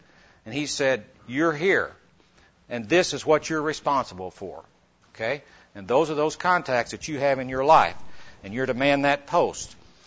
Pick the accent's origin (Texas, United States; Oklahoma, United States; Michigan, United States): Oklahoma, United States; Oklahoma City; I'm a businessman from Oklahoma City